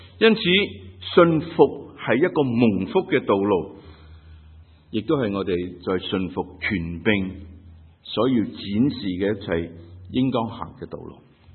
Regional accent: Hong Kong; 我们香港人口的 GDP 即是平均收入是23,000元美金。

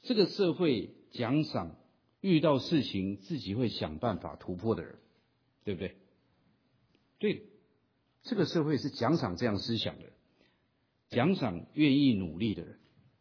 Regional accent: China; 换成我们中国人普通话，就是上天帮助那些愿意帮助自己的人。

